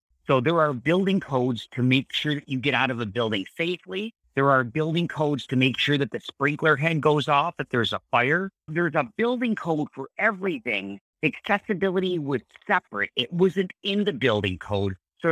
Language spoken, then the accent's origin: English; Buffalo, New York, United States; And I'm from Buffalo, and it was at the Buffalo VA.